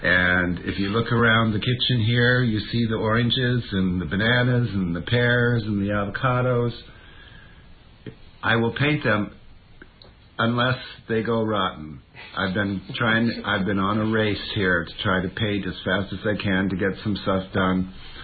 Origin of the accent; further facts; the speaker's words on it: Lebanon, Oregon, United States; born there; also born or lived in China / Japan / Hawaii; I was born in Oregon, in a small town, Lebanon, Oregon, but was raised in the military all over the world, and China and Japan and Hawaii and East Coast and West Coast.